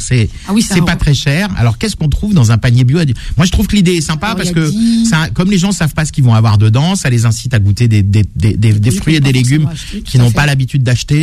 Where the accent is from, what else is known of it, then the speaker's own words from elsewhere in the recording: Corsica, France; Chez nous, en Corse, on n'aime pas ce genre de calibre.